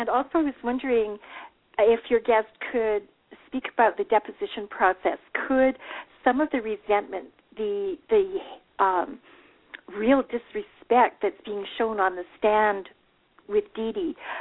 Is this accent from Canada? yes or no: yes; Canada; I'm from Canada, and gun laws are totally different up here than down there. But we have, because I live in Vancouver, we have a port city.